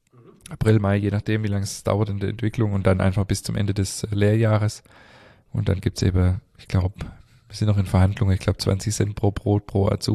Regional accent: Stuttgart, Baden-Württemberg, Germany; born there; Ich bin in Stuttgart geboren

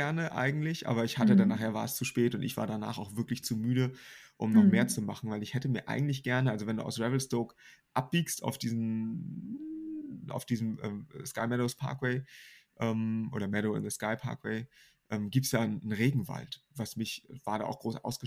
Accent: Northern Germany, Germany

